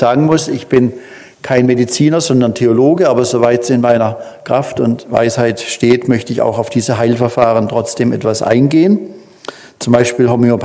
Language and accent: German; Pforzheim, Baden-Württemberg, Germany; ich komme aus Pforzheim, das ist auch mein Geburtsort. Dort kam ich 1958 zur Welt